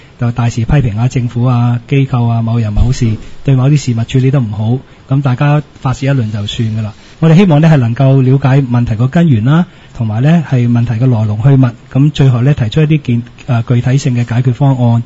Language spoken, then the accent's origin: Cantonese; Hong Kong; 我作為一個香港人